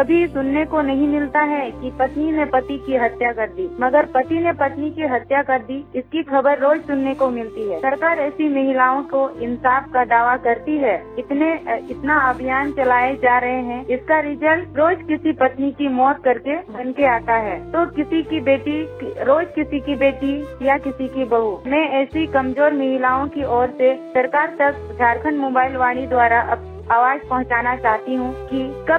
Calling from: Potka, Jharkhand, India; sunrise club Potka पूर्वी सिंहभूम से

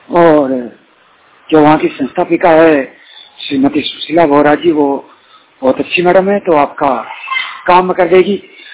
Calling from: Bhilwara, Rajasthan, India; राजस्थान भीलवाड़ा से बोल रहा हूँ।

